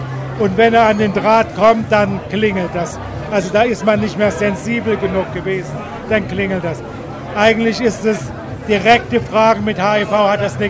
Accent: Munich, Bavaria, Germany; Ich bin aus München, arbeite dort bei den Sittensträuchen ehrenamtlich mit, bei der Münchner AIDS-Hilfe.

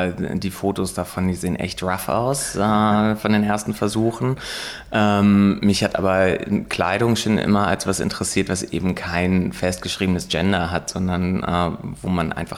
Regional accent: Lüneburg, Lower Saxony, Germany; mit einem starken Theorieschwerpunkt Kulturwissenschaften in meiner Heimatstadt Lüneburg zu studieren

